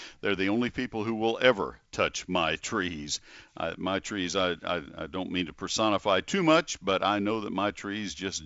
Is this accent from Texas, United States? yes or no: yes; Texas, United States; I guess just because I grew up in Texas and I remember seeing so many magnolia trees that had English ivy beneath them, that would work.